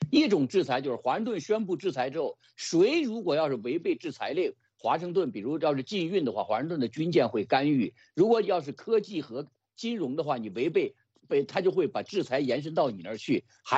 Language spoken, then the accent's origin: Chinese; Beijing, China; 因为北京我觉得我是来自北京的